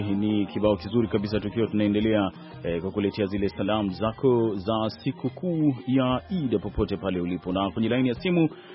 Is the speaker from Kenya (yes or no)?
no; Dar es Salaam, Tanzania; nimekulia Magomeni mimi Dar es Salaam pale, nikasoma shule ya msingi Mzimuni.